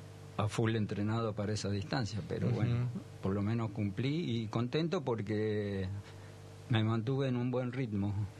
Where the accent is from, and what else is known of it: Santiago del Estero, Argentina